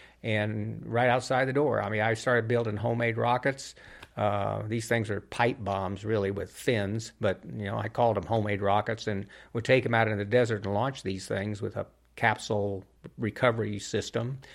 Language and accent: English; Albuquerque, New Mexico, United States; So I didn't get to see my hometown here in Albuquerque, where I grew up, on that mission.